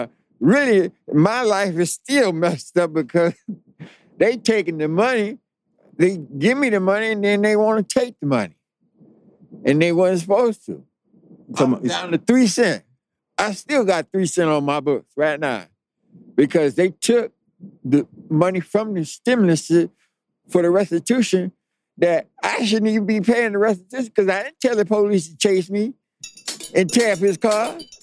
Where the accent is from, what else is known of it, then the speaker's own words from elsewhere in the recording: Texas, United States; I'm from Texas, and I was raised up on that.